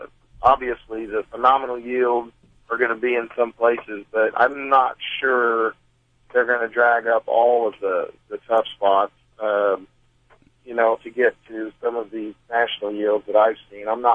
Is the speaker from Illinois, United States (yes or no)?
yes; Illinois, United States; Now you get in Illinois and it's like the Garden of Eden. Around my hometown, I mean, we've got some corn that I've never seen corn like it